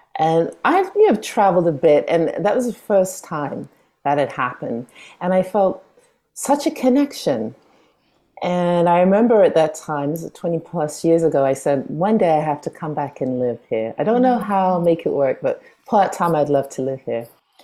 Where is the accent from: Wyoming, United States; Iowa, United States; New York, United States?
New York, United States; also born or lived in London, United Kingdom; I was born in London and I moved to New York as a kid in 87. And since then, I never really felt like I knew where home was. And I, even though I lived in New York and other states